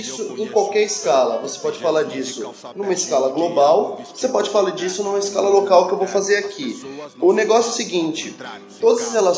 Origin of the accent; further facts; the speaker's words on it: Carapicuíba, São Paulo, Brazil; Eu sou de Carapicuíba, e em Carapicuíba a maioria dos meus vizinhos passavam mais de 2 meses sem chegar no centro da cidade. Carapicuíba é a segunda cidade mais pobre do estado de São Paulo.